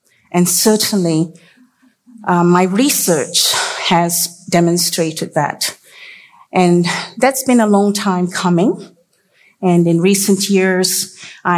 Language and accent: English; Singapore; born there; I was born in Singapore many, many years ago. Believe me, it was many years ago.